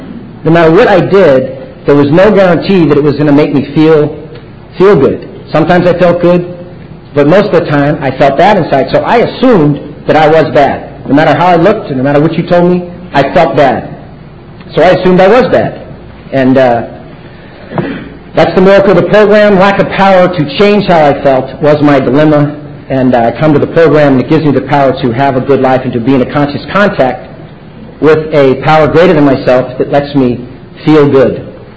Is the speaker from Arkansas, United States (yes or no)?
no; San Francisco, California, United States; I'm from San Francisco, California, and had three brothers, my dad, my mom, and my mom's fourth generation in San Francisco, so I have roots in the city